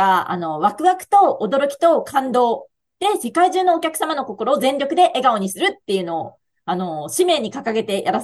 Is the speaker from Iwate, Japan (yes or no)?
no; Chikugo, Fukuoka, Japan; now in Hokkaido, Japan; 私もともとジャングル温泉という、筑後市、その福岡県筑後市にあります旅館でですね、ジャングル温泉という旅館で生まれ育ちました。